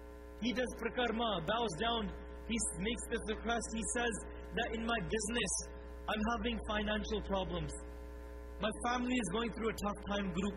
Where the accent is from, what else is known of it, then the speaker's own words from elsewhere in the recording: Calgary, Alberta, Canada; ਖੈਰ ਮੇਰੀ ਪੰਜਾਬੀ ਇੰਨੀ ਵਧੀਆ ਢੰਗ ਦੇ ਨਾਲ ਸ਼ਾਇਦ ਮੈਂ ਨਹੀਂ ਬੋਲ ਸਕਦਾ, ਮੈਂ ਇੱਥੋਂ ਕੈਲਗਰੀ ਦਾ ਹੀ ਜੰਮਪਲ ਹਾਂ.